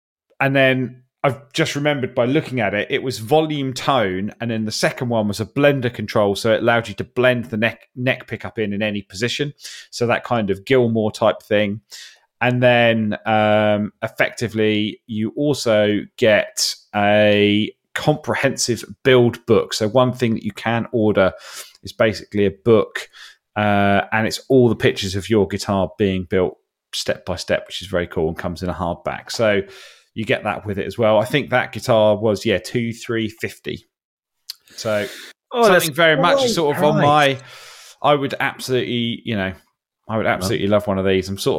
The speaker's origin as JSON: {"language": "English", "town": "Ipswich", "region": "East of England", "country": "United Kingdom", "said": "Obviously, I'm from Ipswich Town."}